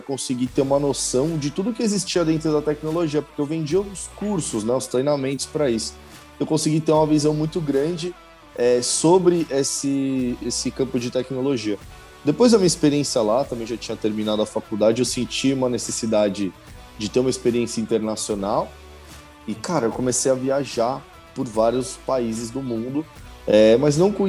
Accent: São Paulo, Brazil; moved away; eu sou de São Paulo, né, cara? Sou de Santana, da Zona Norte de São Paulo, mas já faz muito tempo que eu moro fora do Brasil, né? Então, assim, eu estudei em São Paulo

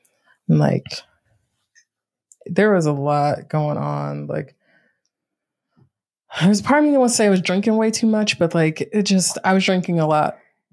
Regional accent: Greensboro, North Carolina, United States; No, that's definitely how I felt about Greensboro.

